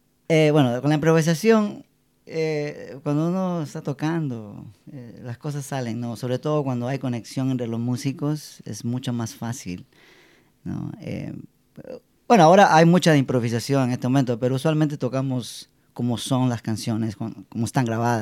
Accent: Peru; born there; yo nací en Perú y siempre estaba escuchando la música salsa

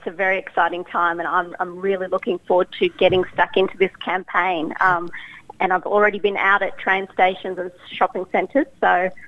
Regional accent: Melbourne, Victoria, Australia; And I was born in Melbourne. So I grew up in Australia, and have enjoyed all the amazing privileges and opportunities that Australia brings.

